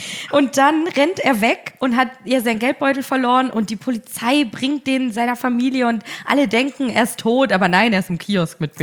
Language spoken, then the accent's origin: German; Ulm, Baden-Württemberg, Germany; Ich komme aus Ulm.